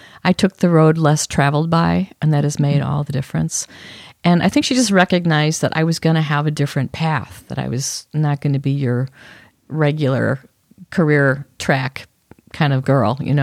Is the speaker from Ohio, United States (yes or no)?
no; Chicago, Illinois, United States; Like the neighborhood I grew up in Chicago had a line.